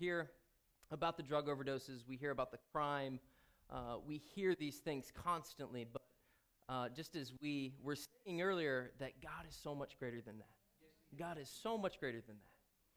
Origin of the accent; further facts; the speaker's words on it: Mount Vernon, United States; I grew up in Mount Vernon here. I'm homegrown.